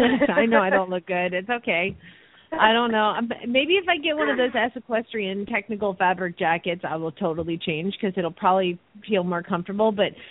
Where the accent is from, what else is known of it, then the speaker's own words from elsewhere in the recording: Georgia, United States; I grew up in Georgia, humid as hell, and I had to wear that coat.